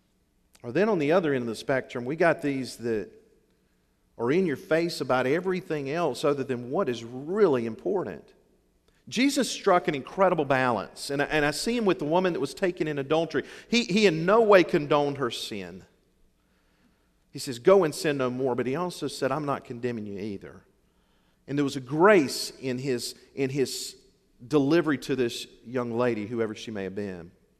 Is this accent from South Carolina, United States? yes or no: yes; Seneca, South Carolina, United States; where I grew up in Seneca, South Carolina, in the foothills of the mountains up there.